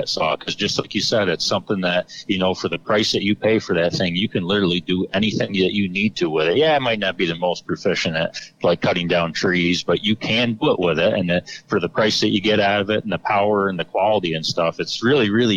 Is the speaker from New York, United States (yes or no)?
yes; New York, United States; as John said. I am from Central New York. My family and I own and operate a small hardware store down just outside of Cortland a little ways.